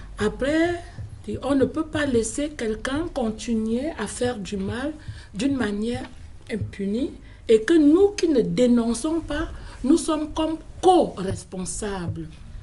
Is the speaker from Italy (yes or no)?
no; Cameroon; Arrivé chez moi, au Cameroun, mon ethnie va aussi se lever